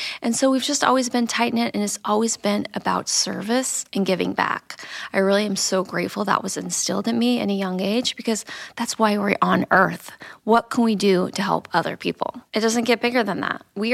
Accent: Wyoming, United States; I grew up in Wyoming in a Mormon family.

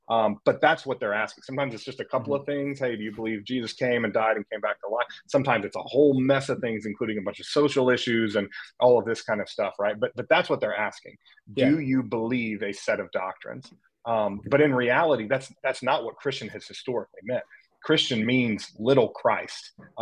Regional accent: Austin, Texas, United States; And then we got ready to move back here to Austin, which is my hometown, to start our church.

